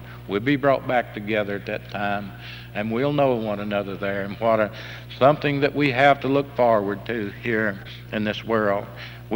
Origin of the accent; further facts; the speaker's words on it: Lenoir City, Tennessee, United States; I wanted to get them on tape that goes to my hometown in Lenore City.